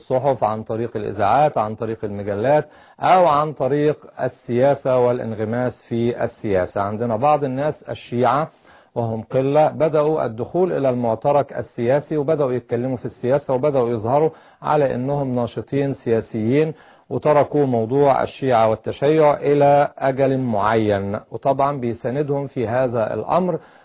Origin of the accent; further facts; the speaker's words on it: Egypt; انا كمصري لن اقبلها